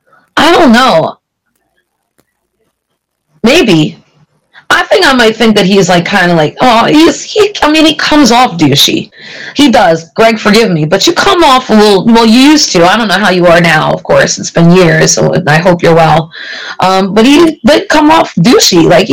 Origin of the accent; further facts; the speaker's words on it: Philadelphia, Pennsylvania, United States; and I'm from Philly, I know everything